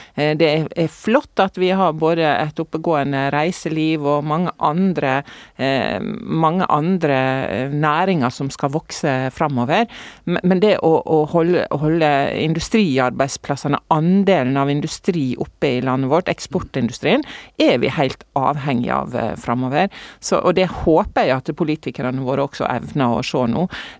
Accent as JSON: {"language": "Norwegian", "region": "Møre og Romsdal", "country": "Norway", "said": "Ja, men som sunnmøring, vet du, så er jo jeg vant"}